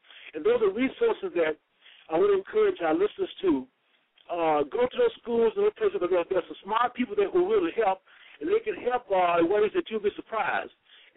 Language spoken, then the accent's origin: English; Mississippi, United States; Well, I'm from Mississippi, Mississippi. I went to Tougaloo College and I received a BS degree.